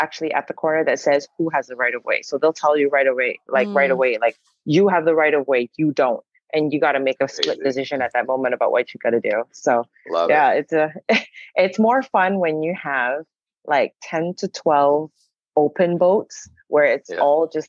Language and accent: English; Malaysia; Well, I'm Malaysian, so it's like, I grew up in this.